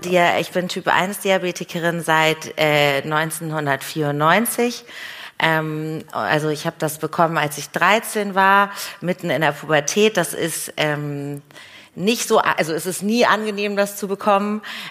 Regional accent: Hamburg, Germany; Ich komme aus Hamburg.

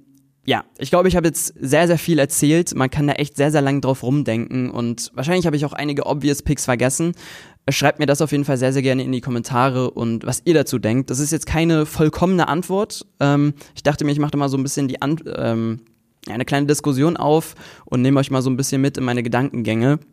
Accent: Cologne, North Rhine-Westphalia, Germany; als Kölner nicht ganz so intensiv.

